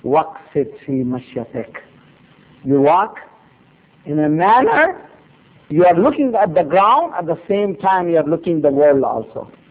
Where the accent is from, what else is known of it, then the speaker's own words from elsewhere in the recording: South India, India; Urdu is a second language; پہلے تو اردو اہل زبان سے نہیں ہوں, میں دیہات کا رہنے والا, ساؤتھ انڈیا کا رہنے والا